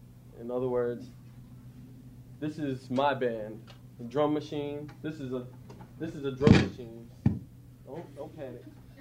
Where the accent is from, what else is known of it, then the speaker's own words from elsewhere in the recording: Queens, New York, United States; I'm from Queens, New York. I've been in the West Palm, Riviera Beach, Miami, Fort Lauderdale area for, I don't need the mic yet, for 2 years.